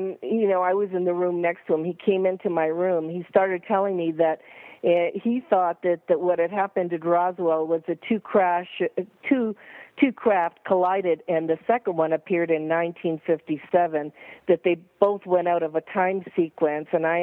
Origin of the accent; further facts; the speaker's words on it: Italy; I told him I was from Italy. I consequently invited him to Italy twice.